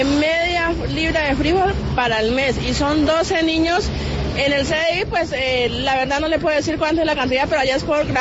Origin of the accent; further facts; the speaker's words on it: Popayán, Cauca, Colombia; Venimos de Popayán. La mayoría somos del Cauca.